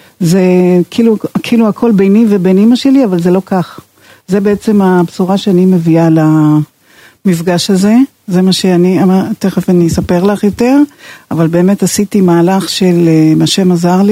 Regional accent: Romania; now in Israel; אני ילדה שגדלתי ברומניה, למשפחה עם ניצולת שואה

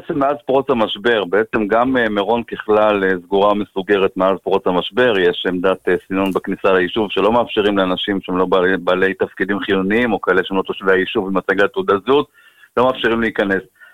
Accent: Meron, Northern District, Israel; נולדתי במירון לפני כ-42 שנה, דור שלישי במירון, מגדל כבר דור רביעי, ראיתי עשרות לגי בעומר במהלך השנים האחרונות שאני חי פה, ונכד למייסדי המושב, וגדל במירון וחי במירון וגדל פה משפחה.

